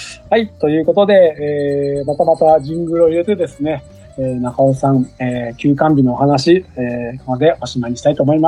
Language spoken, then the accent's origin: Japanese; Fukuoka, Japan; now in Sera, Japan; 私は福岡出身で、一応お婿さんでね、広島県の世羅の方にね来てます。